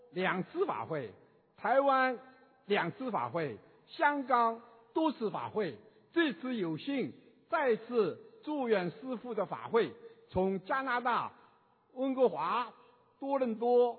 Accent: Shanghai, China; 我来自中国上海的佛子，

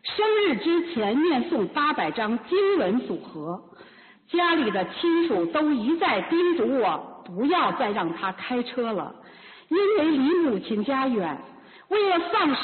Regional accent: Beijing, China; 我是来自北京的

